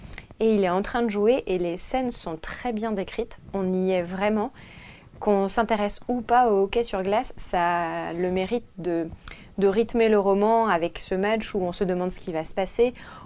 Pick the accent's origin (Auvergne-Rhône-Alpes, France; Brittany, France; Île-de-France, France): Brittany, France; Brest; Donc, moi, je viens de Brest